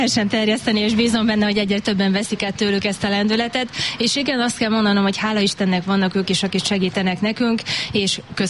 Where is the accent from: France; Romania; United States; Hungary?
Hungary; Nagyatád, Somogy; born there; Én itt születtem Nagyatádon, ugyancsak néhány éve lakom itt, de most már a szüleim is, hála jó Istennek, beköltöztek egy szomszédos településről, úgyhogy én több szálon is kötődöm most már hozzá.